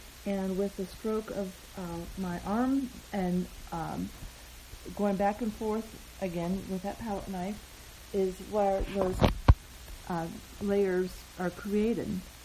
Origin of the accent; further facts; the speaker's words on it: Midwest, United States; I grew up in the Midwest, and prairie days especially is a painting that reminds me of being out in the cornfields and witnessing the prairies from the Midwest.